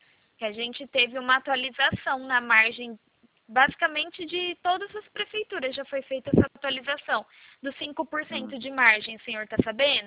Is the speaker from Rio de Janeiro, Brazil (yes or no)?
no; São Paulo, Brazil; Isso, sou de São Paulo.